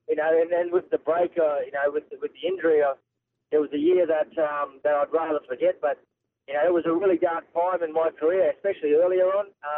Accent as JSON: {"language": "English", "town": "Mount Isa", "region": "Queensland", "country": "Australia", "tie": "born or raised there", "said": "I'm born and raised in Mount Isa."}